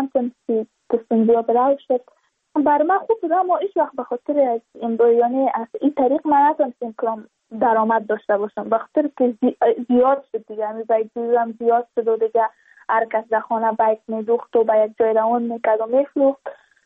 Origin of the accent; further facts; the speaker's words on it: Badakhshan, Afghanistan; چون ما از بدخشان هستیم